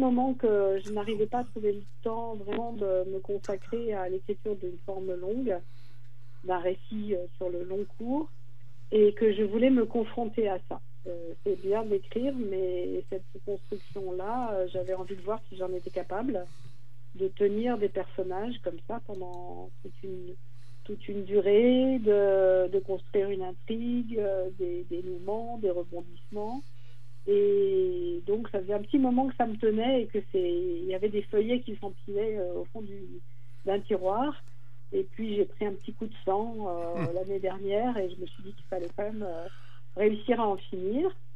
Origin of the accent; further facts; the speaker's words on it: Paris, Île-de-France, France; now in Arles, France; je suis parisienne montmartroise de naissance, d'une famille émigrée de la Haute-Loire.